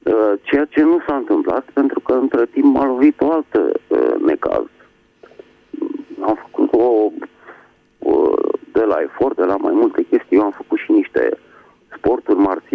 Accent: Bucharest, Romania; din București

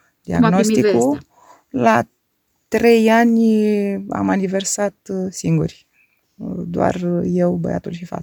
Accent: Constanța, Constanța County, Romania; din Constanța. Acum am 47 de ani și jumătate.

